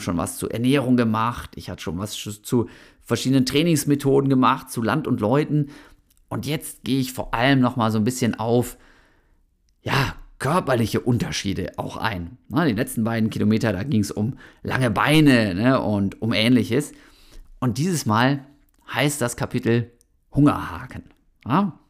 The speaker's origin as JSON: {"language": "German", "town": "Osnabrück", "region": "Lower Saxony", "country": "Germany", "tie": "born or raised there", "moved": "as an adult", "said": "vom beschaulichen Osnabrück, wo ich aufgewachsen bin, nach Bochum gezogen bin"}